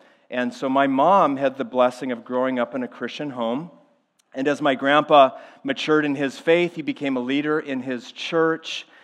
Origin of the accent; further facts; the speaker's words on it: Midwest, United States; And so I grew up in the Midwest, in the kind of the north part of the Midwest, not too far from the Canadian border, actually. And I was closer to Winnipeg, Manitoba, than I was to Minneapolis, St. Paul.